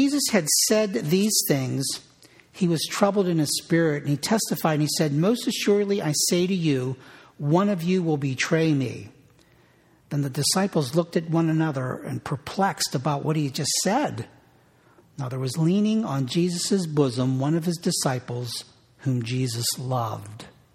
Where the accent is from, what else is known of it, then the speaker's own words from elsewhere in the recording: Pittsburgh, Pennsylvania, United States; It was rough growing up in Pittsburgh.